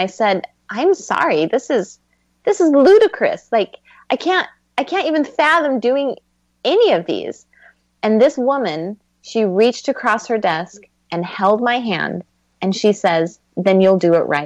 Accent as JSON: {"language": "English", "country": "Brazil", "said": "And I'm originally from Brazil. I have nice, thick, beautiful hair."}